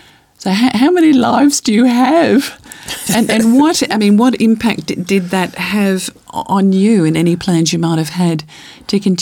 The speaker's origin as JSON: {"language": "English", "country": "Australia", "said": "I am Australian."}